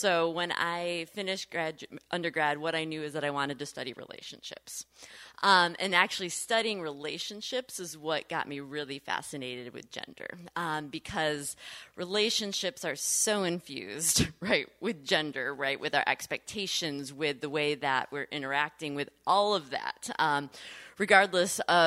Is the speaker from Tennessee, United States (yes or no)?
no; Grand Rapids, Michigan, United States; I grew up in the Grand Rapids area, right? Grew up in the Reformed Church of America. Church was a really big part of my life.